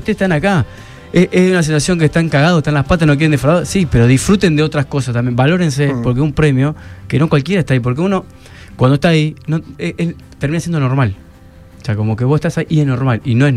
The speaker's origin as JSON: {"language": "Spanish", "country": "Argentina", "said": "Somos argentinos y queremos ganar y somos los mejores siempre en todo"}